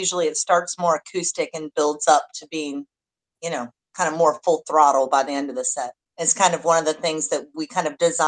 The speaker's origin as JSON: {"language": "English", "region": "Pennsylvania", "country": "United States", "moved": "yes", "said": "I'm a transplant from Pennsylvania. I've been in West Virginia. I went to WVU, and then I left for a few years, and then I've been back for a long time."}